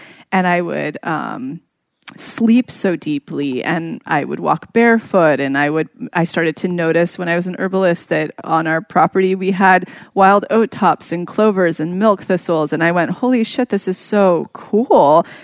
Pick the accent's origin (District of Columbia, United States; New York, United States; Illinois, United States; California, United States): California, United States; Yosemite; we have a retreat house up in Yosemite, my hometown, which will be launching actually